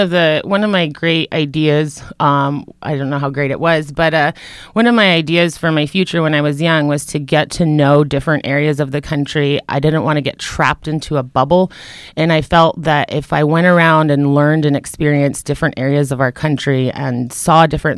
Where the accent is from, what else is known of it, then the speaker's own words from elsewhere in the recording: Taos Pueblo, New Mexico, United States; Well, I was raised in Taos Pueblo, New Mexico. It's a tiny little reservation in north central New Mexico in the Rockies.